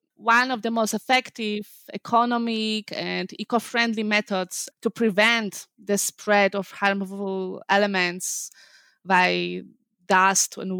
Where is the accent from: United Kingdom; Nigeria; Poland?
Poland; English is a second language; moved away as an adult; now in Tucson, United States; Yes, that's unbelievable, but I'm here in Tucson. I came from Poland.